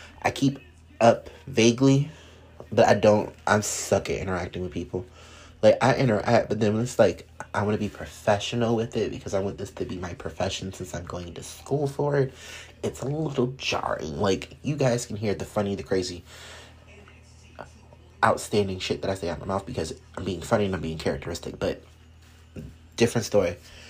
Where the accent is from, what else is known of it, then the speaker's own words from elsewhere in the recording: the South, United States; It's easy. I'm from the South. That's what I like saying.